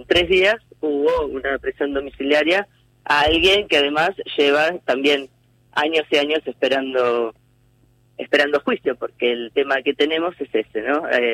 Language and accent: Spanish; La Plata, Buenos Aires Province, Argentina; quienes somos de La Plata estamos como muy orgullosos